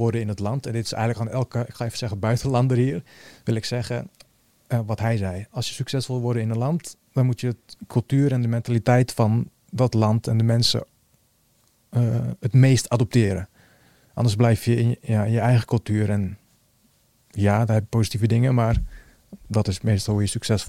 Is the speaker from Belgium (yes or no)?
no; Bosnia & Herzegovina; Ik was 6, 7 jaar. Ik zei, het is Joegoslavië. Ik kom uit Bosnië, joh.